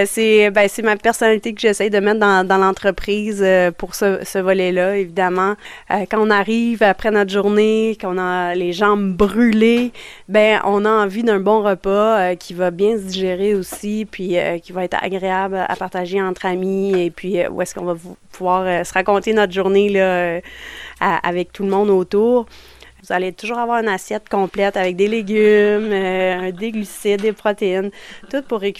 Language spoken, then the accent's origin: French; Saint-Bruno-de-Montarville, Quebec, Canada; Je viens de Saint-Bruno sur la rive sud de Montréal. Donc, une Montarvilloise